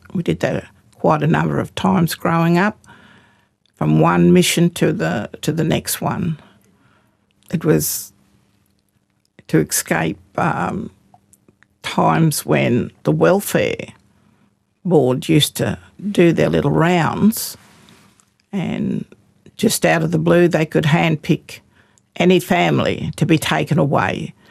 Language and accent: English; Cowra, New South Wales, Australia; born there; I was born in Cowra, an Aboriginal mission called Arambi, run by mission managers.